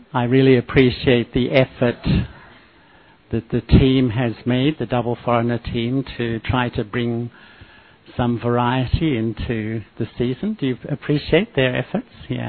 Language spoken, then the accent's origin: English; Melbourne, Victoria, Australia; I grew up in Melbourne.